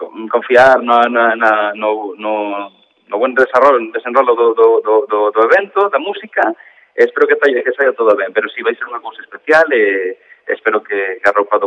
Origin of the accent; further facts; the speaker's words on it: A Coruña, Galicia, Spain; also born or lived in Ourense; No meu caso eu son ourensán, nací en Ourense, encantame dicilo, pero teño que recoñecer que tamén son coruñés, levo aquí toda a vida.